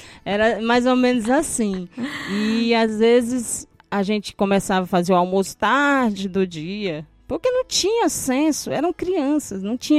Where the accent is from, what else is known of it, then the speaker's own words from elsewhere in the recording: Irapuá, Ceará, Brazil; Nós somos lá do Irapuá. É Irapuá, aqui próximo a Nova Russas.